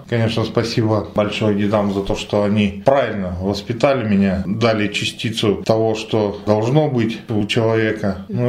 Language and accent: Russian; Sladkovo, Tyumen Oblast, Russia; also born or lived in Voronina / Yekaterinburg; Родился я в Тюменский район, деревня Воронина Тюменской области. Впоследствии с родителями переехал в Свердловск и уже из города Свердловска родители переехали в 76-м году в село Сладково. С 76-го года я здесь рос, воспитывался.